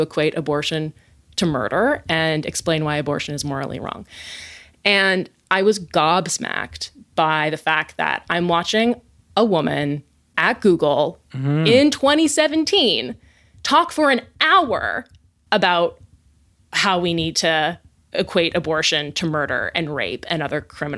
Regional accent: West Coast, United States; And I hail from the West Coast. I run in like very progressive circles.

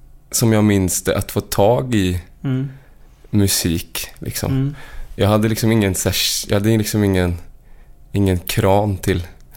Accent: Uddevalla, Västra Götaland County, Sweden; Jag växte upp i Uddevalla i ett höghus första 4 åren på Skogslyckan. Och gatan hette Östavindsvägen.

